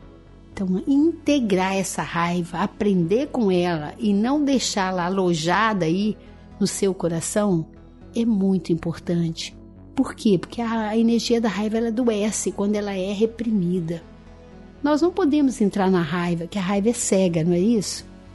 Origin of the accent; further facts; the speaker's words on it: Minas Gerais, Brazil; no meu caso, que sou mineira e gosto muito de começar as coisas no horário